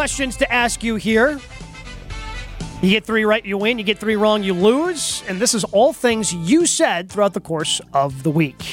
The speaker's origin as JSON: {"language": "English", "region": "Massachusetts", "country": "United States", "tie": "born or raised there", "lives_now": "Milwaukee, United States", "said": "Oh, yeah, I grew up in Massachusetts, live in Milwaukee."}